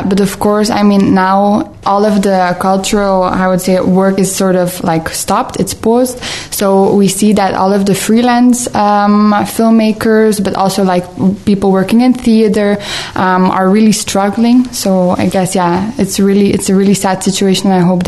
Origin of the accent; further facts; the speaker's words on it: Flanders, Belgium; English is a second language; because I'm from the Flemish-speaking part of the country